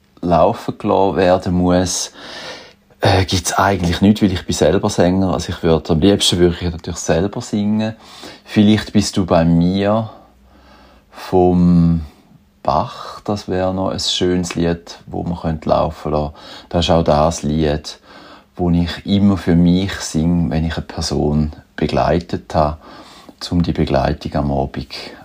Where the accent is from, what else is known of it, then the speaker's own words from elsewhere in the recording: Thurgau, Switzerland; born there; now in Schaffhausen, Switzerland; ich bin 58, geboren bin ich im Thurgau, aktuell wohne ich in Schaffhausen.